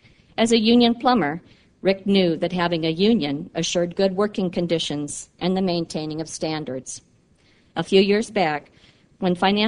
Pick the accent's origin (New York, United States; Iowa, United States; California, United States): Iowa, United States; Des Moines; I chose to stay at UIHC rather than go back to my hometown of Des Moines because I believed it would provide a good learning experience for a new grad